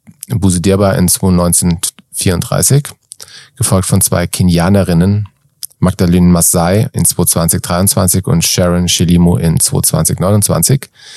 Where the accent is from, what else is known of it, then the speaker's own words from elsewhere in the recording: Frankfurt, Hesse, Germany; Und ich komme aus Frankfurt. Das ist eigentlich sowas wie meine Hometown.